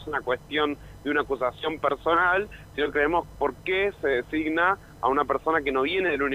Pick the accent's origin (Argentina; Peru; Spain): Argentina; Nosotros somos el argentino, un país con un sistema universitario de muchos años